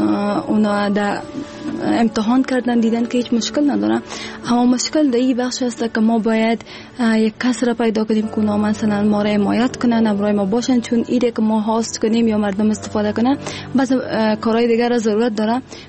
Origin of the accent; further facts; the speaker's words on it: Afghanistan; و دوباره به افغانستان آمدم،